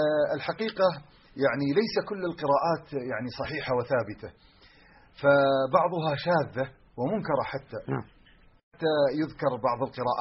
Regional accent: Najd, Saudi Arabia; وبعض اللهجات عندنا في نجد.

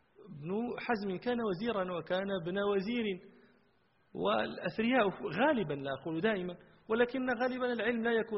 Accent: Marrakesh, Marrakesh-Safi, Morocco; احنا كان عندنا في مراكش شاعر مشهور

